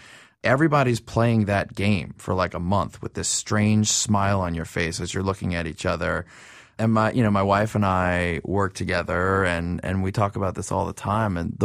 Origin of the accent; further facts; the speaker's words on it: New Orleans, Louisiana, United States; I personally grew up when I was like 15 because I grew up in New Orleans and it's a very accelerated path there.